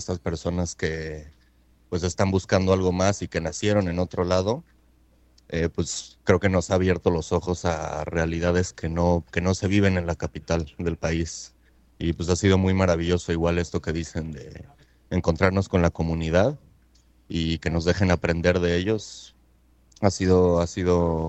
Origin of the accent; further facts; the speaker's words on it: Mexico; para las personas que crecimos en México, nos enseñan que son los mexicanos y los estadounidenses